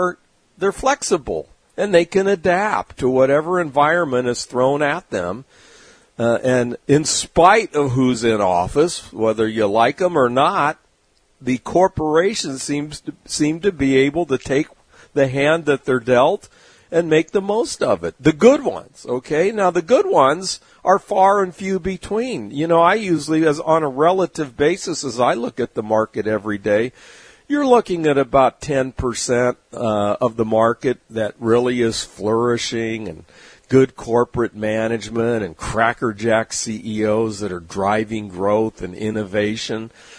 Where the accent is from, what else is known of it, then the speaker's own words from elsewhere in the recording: San Diego, California, United States; Growing up in San Diego and hanging out at the beach with my friends and having the days off to learn and invent things, you know, that was me.